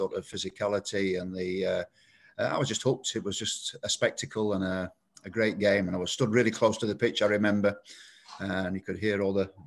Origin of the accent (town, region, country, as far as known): Yorkshire and the Humber, United Kingdom; born or raised there; also born or lived in Herefordshire